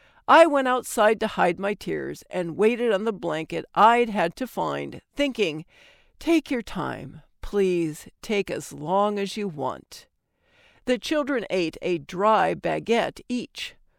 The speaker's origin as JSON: {"language": "English", "region": "England", "country": "United Kingdom", "said": "I'm English, and as the cliché goes, I drink a lot of tea, scalding hot, strong and with milk, but not stewed or milky."}